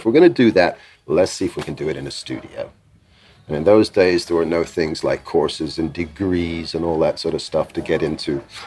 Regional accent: England, United Kingdom; I mean, I'm English, so I don't need any work permits.

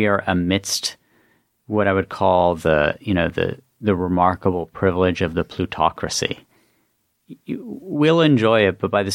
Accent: West Virginia, United States; I guess maybe it comes in part from growing up in West Virginia, where, like, if something fails, it might knock me back a couple steps. It's not going to push me back into the hills of West Virginia.

